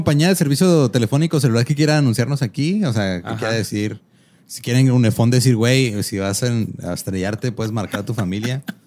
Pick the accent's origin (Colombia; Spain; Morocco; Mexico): Mexico; Ciudad Juárez, Chihuahua; por ser frontera, también soy de Juárez